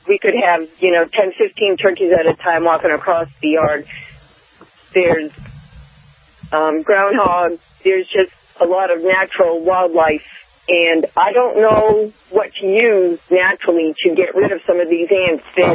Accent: New Hampshire, United States; I'm from New Hampshire.

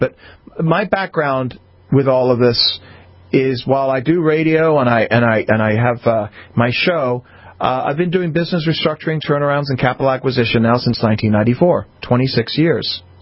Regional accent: London, United Kingdom; moved away; conference on Friday night with my family in England. I'm originally from London. Been here 43 years now. So I don't have much of an accent left

